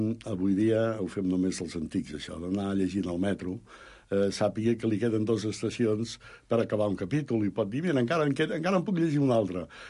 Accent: Sant Ramon, Catalonia, Spain; Jo soc doble, jo dic que soc doblement de poble, soc de la Segarra, de Sant Ramon, abans es deia la Manresana, ara es diu Sant Ramon, i soc del poble nou. O sigui, tinc l'avantatge de ser de poble per partida doble.

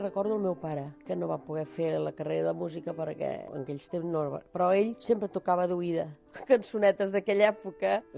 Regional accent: Tarragona, Catalonia, Spain; born there; soc nascuda a Tarragona, vaig néixer l'any 1940

